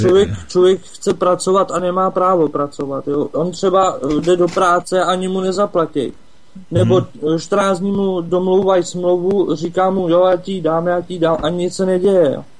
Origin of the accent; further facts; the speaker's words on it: Březová, Karlovy Vary Region, Czechia; Březová u Sokolova.